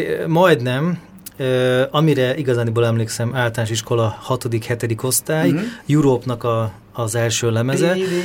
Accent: Tatabánya, Komárom-Esztergom, Hungary; ilyen tatabányai származású vagyok, nálunk ott már 88-ban volt Super Channel, Sky Channel, MTV, tehát minden bejött.

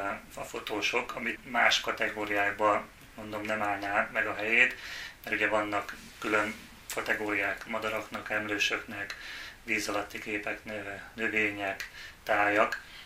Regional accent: Pilismarót, Pest, Hungary; Vidéken, Pilismaróton nőttem föl, ugye, ott folyik a Dunakanyar

